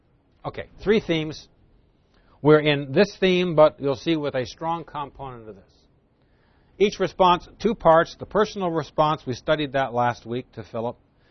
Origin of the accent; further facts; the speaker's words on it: New Jersey, United States; I come from New Jersey. In New Jersey, we do the same thing, but we use a different phrase for it.